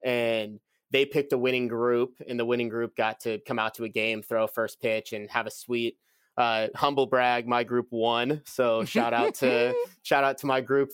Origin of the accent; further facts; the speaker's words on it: Stockton, California, United States; I was born and raised in Stockton. My family's from this town as well. My dad moved out from New York and met my mom, who also grew up here.